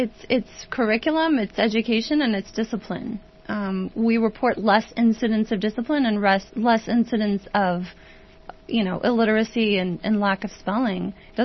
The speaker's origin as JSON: {"language": "English", "town": "Katy", "region": "Texas", "country": "United States", "tie": "born or raised there", "said": "I grew up swimming in Katy. I have a varsity swimmer in 10th grade at Katy High School."}